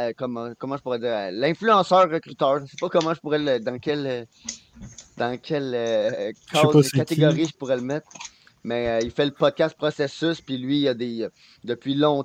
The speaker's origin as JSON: {"language": "French", "region": "Quebec", "country": "Canada", "accent": "Quebecois", "said": "j'ai un accent québécois qui ressort énormément. ça fait partie de la fierté de notre province, de notre pays."}